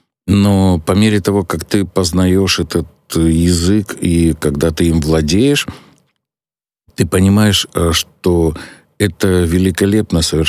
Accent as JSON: {"language": "Russian", "region": "Kyiv", "country": "Ukraine", "tie": "born or raised there", "also_born_or_lived": "Moscow / United States", "said": "Да, я коренной киевлянин вообще в нескольких поколениях."}